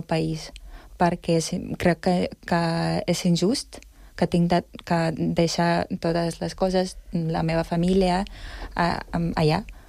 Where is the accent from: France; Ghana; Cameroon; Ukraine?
Ukraine; Catalan is a second language; also born or lived in Poland; now in Barcelona, Spain; Vam venir aquí des de Polònia, perquè ja no havia lloc per ucraïnesos.